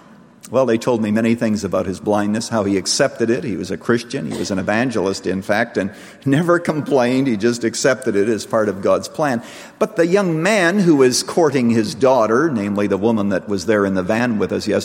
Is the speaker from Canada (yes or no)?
yes; Canada; in the church that I grew up in Canada